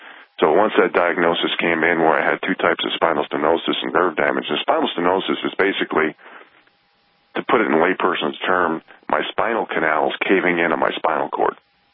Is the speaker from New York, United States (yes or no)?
yes; New York City, New York, United States; I'm saying that because I came from the metropolitan area of New York City. Don't get me wrong. I love growing up in New York as a young person.